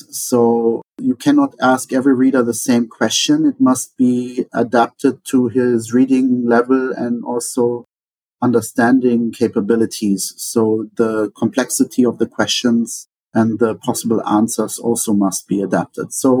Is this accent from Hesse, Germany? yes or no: yes; Hesse, Germany; I am from the Rhine-Main region. I am married to a teacher.